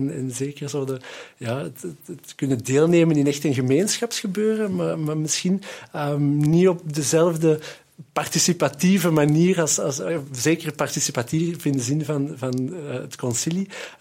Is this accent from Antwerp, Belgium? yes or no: yes; Wijnegem, Antwerp, Belgium; ik ben van Weinigem, ik zal het misschien even concreet maken. Ik ben van Weinigem in het Antwerpse.